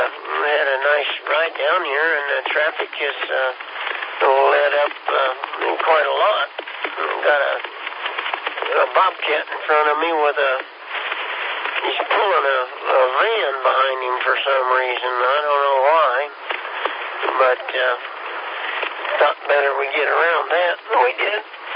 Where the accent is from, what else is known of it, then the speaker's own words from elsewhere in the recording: Kansas, United States; Like I said, Jerry, we're from Kansas. We're a little slow.